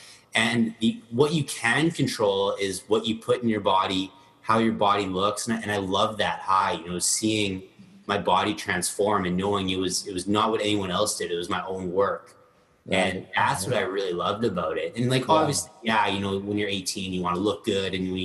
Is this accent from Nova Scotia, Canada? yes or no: no; Edmonton, Alberta, Canada; also born or lived in Ottawa / Germany / Minnesota; So I was born in Ottawa. Then we moved to Germany. Then we moved to Minnesota. And then we moved to Edmonton, Alberta